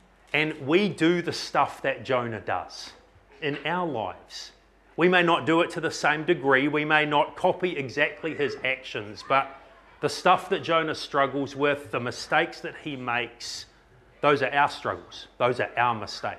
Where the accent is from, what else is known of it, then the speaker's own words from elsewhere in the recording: Hawke's Bay, New Zealand; I grew up in the Hawke's Bay area of New Zealand